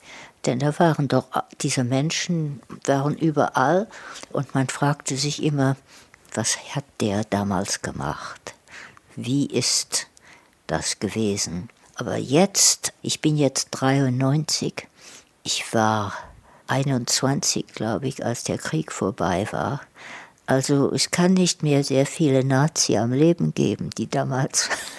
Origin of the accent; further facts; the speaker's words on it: England, United Kingdom; German is a second language; Ich bin Engländerin. Ich bemühe mich, Deutsch zu sprechen. Ich lese nicht Deutsch. Ich kann ein bisschen lesen.